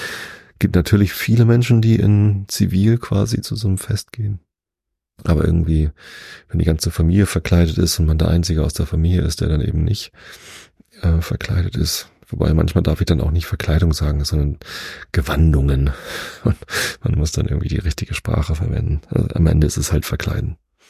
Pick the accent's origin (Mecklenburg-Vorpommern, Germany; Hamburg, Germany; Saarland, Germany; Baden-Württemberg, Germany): Hamburg, Germany; Ich meine, wir sind dann ja auch Hamburger.